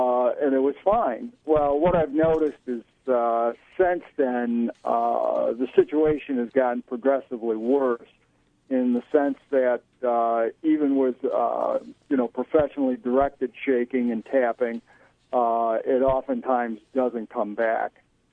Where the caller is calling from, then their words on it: Pittsburgh, Pennsylvania, United States; I'm calling from Pittsburgh.